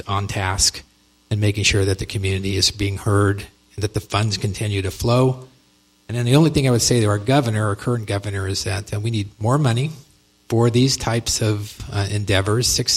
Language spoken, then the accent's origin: English; Shafter, California, United States; I come from Shafter, California.